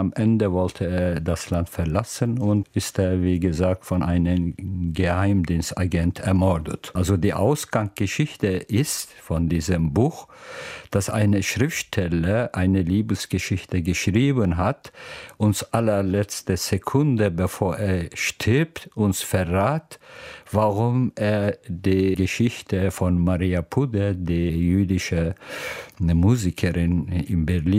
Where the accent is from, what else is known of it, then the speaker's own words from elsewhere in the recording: Turkey; German is a second language; moved away as an adult; now in Germany; Ja, Anfang 90er Jahre bin ich in Deutschland gekommen als Flüchtlinge und mit einer Gewalterfahrung.